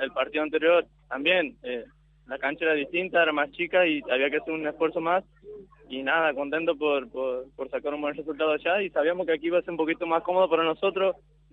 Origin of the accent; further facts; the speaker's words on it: Santiago del Estero, Argentina; Soy de Santiago del Estero.